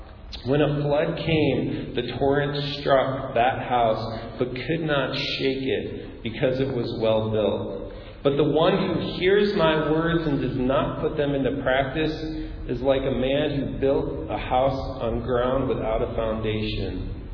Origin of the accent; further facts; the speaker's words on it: Deerfield, United States; Did I know that you were in Deerfield for a while? I don't even know. That's my hometown.